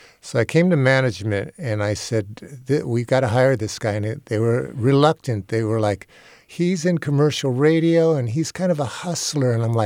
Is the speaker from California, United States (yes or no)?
yes; Sacramento, California, United States; a fellow said, where are you from? I said, Sacramento.